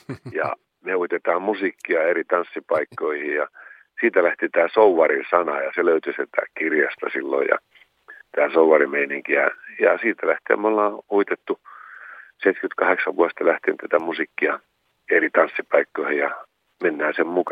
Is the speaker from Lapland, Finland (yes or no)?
yes; Tervola, Lapland, Finland; meillä siellä mun kotipaikka on Tervolassa, Tervolan Koivunkylä ja eli Rovaniemen ja Kemin välillä